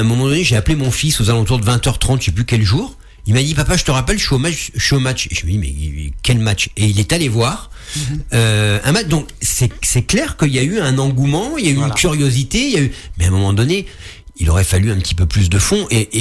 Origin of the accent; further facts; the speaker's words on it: France; Alors, je suis français, je suis très fier.